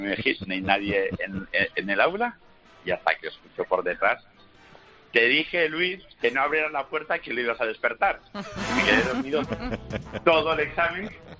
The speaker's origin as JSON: {"language": "Spanish", "region": "Cantabria", "country": "Spain", "also_born_or_lived": "Valencia", "said": "yo soy de Cantabria, pero he vivido en Valencia."}